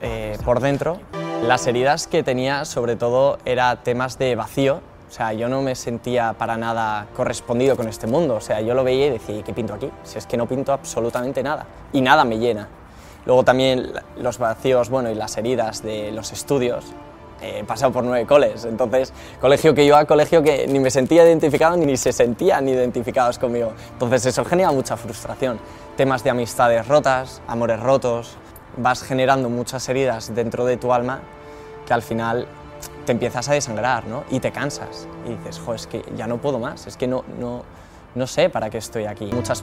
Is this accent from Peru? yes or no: no; Madrid, Community of Madrid, Spain; soy de Madrid